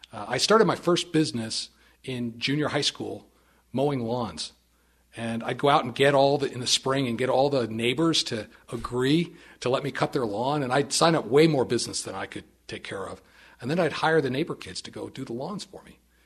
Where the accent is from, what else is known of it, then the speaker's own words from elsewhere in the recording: Pennsylvania, United States; Well, I grew up on the East Coast.